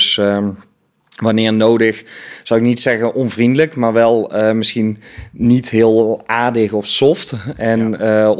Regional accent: Eindhoven, North Brabant, Netherlands; also born or lived in Oirschot; now in Veenendaal, Netherlands; Ik woon samen momenteel in Veenendaal. Ik denk niet dat ook zo gaat blijven. Ik kom oorspronkelijk uit Eindhoven. Heb een tijd in Oorschot gewoond.

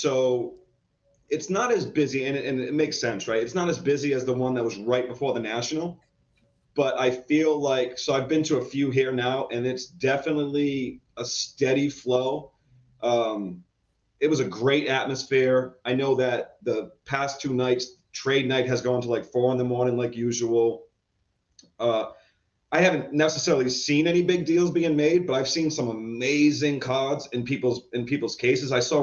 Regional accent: Providence, Rhode Island, United States; I'm from New England, Providence, Rhode Island, and as you know, right now we're getting hit with a storm and it's very cold.

